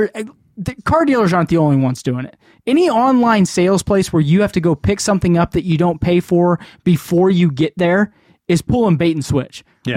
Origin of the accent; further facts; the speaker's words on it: Argentina; I tell him I'm from Argentina.